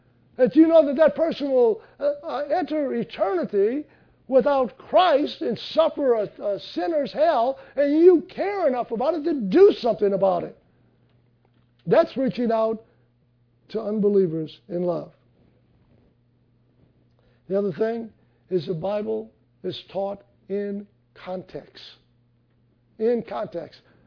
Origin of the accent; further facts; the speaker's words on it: United States; I'm not British, so I don't care about that, all right? I like the New American Standard. I'm American, all right?